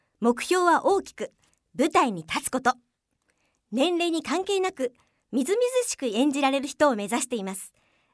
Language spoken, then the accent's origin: Japanese; Chiba, Japan; also born or lived in Tokyo; 東京生まれの千葉育ち。